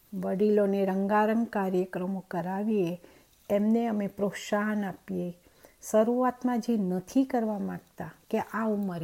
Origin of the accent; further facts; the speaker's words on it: Mumbai, Maharashtra, India; now in Perth, Australia; હું મૂળ મુંબઈની છું. ઓસ્ટ્રેલિયા પર્થમાં 19 વર્ષથી મારા દીકરા સાથે રહું છું